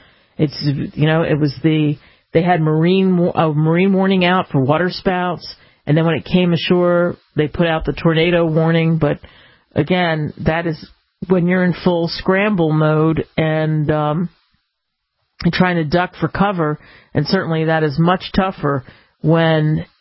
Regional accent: Cherry Hill, New Jersey, United States; I grew up in Cherry Hill, New Jersey, 16 inches of snow. I don't think in my childhood we ever had 16 inches.

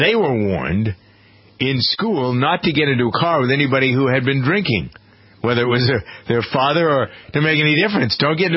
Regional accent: Framingham, Massachusetts, United States; the story surrounds a man who is from my hometown of Framingham

